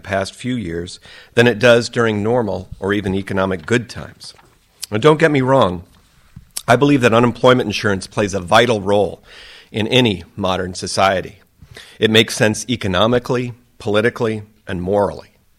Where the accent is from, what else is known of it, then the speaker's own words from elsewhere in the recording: Virginia, United States; if I told you that I was raised in Virginia and have worked for most of my adult life in Virginia